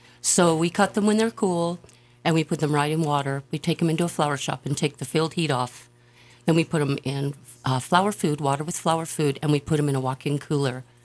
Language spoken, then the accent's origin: English; Utah, United States; now in Sandpoint, United States; Well, I've been in Sandpoint over 40 years, and I came here from Utah. I came to visit, and I stayed.